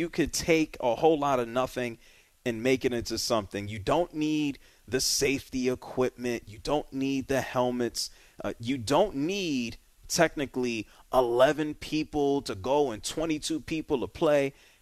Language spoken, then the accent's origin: English; Bronx, New York, United States; Listen, when I was a kid growing up in the Bronx, if I was in somebody's backyard or if I was in someone's alley, we would ball up paper